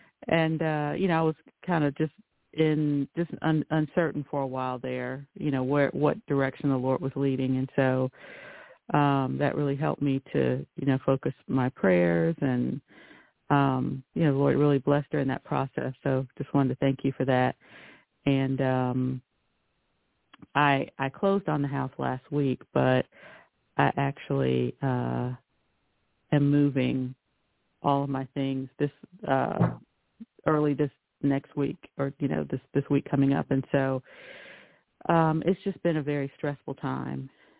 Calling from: North Carolina, United States; calling from North Carolina.

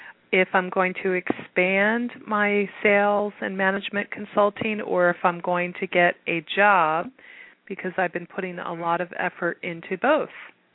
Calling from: Pennsylvania, United States; from Pennsylvania, and I love that my number's 484 and I was waiting 48 minutes.

